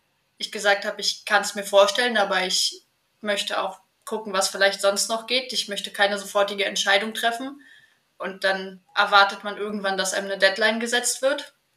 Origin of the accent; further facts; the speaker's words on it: Berlin, Germany; Ja, bin Berlinerin.